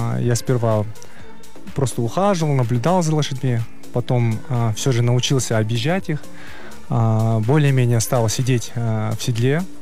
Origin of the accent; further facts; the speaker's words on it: Kyrgyzstan; Ну вот издавни и мы, кыргызы, и американцы, ковбои, мы два народа, которые на лошадях, да?